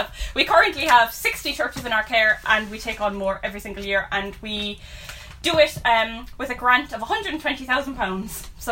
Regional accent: Cork, Munster, Ireland; We grew up in Turner's Cross, which is a 1920s suburb of Cork City in Ireland.

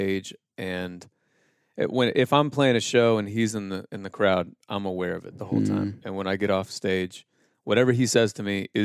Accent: Indiana, United States; I'm from Indiana, so everyone plays basketball.

